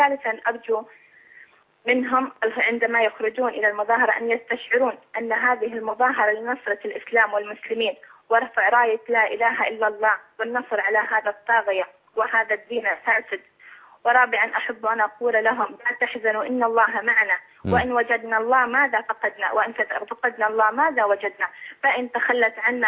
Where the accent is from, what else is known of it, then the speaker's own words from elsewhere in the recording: Syria; now in Saudi Arabia; انا مواطنه سوريه ومقيمه في السعوديه